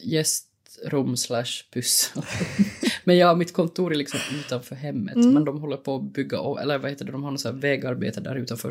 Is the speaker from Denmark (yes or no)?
no; Finland; som finlandssvensk är vi är ganska lyckligt lottade för det finns jättemycket stipendier och sånt att söka här